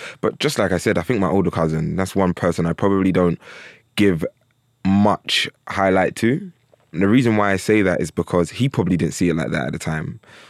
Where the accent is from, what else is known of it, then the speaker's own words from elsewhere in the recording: London, United Kingdom; we're from South London, and there was a culture around probably tracksuits growing up.